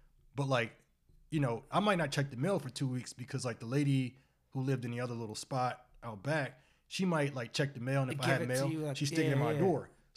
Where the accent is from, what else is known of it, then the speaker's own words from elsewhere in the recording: Baltimore, Maryland, United States; I'm from Baltimore. I can tell you, I know about high-level drug dealers.